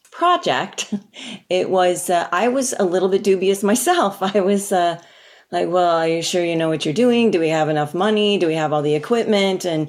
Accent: Michigan, United States; also born or lived in Boston; And so I was born in Boston, and then we wound up here in Michigan because he got a professorship at Notre Dame

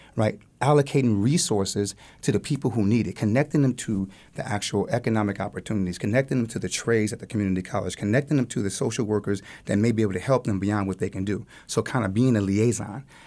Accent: San Bernardino, California, United States; I'm from San Bernardino, about 20, 30 minutes away from Los Angeles, California. So I grew up in the late 80s, going into the 90s.

